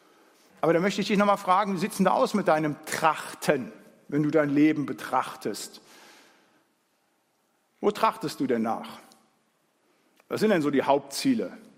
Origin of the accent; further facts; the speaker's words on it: North Rhine-Westphalia, Germany; ich komme aus dem Siegerland